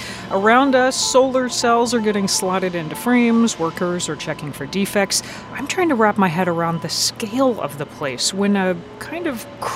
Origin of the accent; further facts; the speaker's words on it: Georgia, United States; When I was a kid growing up in Georgia, when someone said, "Dalton," you said, "Corpus."